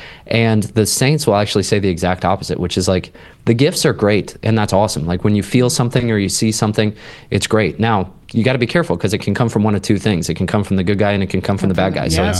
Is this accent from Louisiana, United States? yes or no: no; Columbus, Ohio, United States; And I grew up in Columbus, so it was an interesting game for me.